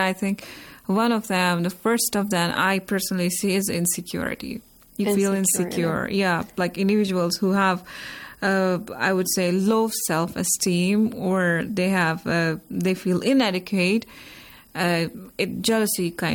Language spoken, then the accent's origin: English; India; I'm from India